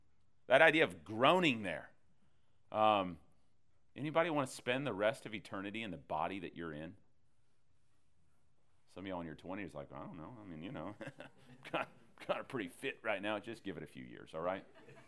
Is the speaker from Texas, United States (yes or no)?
yes; Texas, United States; Oh, yeah, man. I'm from Texas, dude.